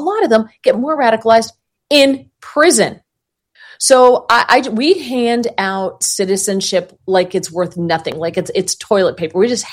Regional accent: New Jersey, United States; And I'm from Jersey, so, you know, we find that amusing.

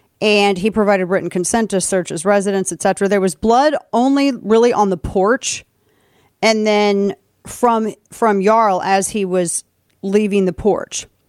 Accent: Missouri, United States; this is out of my home state of Missouri.

